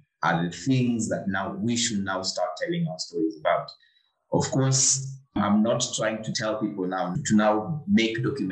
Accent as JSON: {"language": "English", "town": "Eldoret", "region": "Uasin Gishu County", "country": "Kenya", "tie": "born or raised there", "lives_now": "Nairobi, Kenya", "said": "my experiences revolve around, you know, growing up in Eldoret, from Eldoret coming to Nairobi for my campus."}